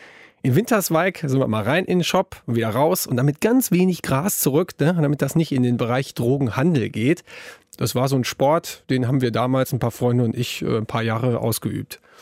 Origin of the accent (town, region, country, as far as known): Wesel, North Rhine-Westphalia, Germany; born or raised there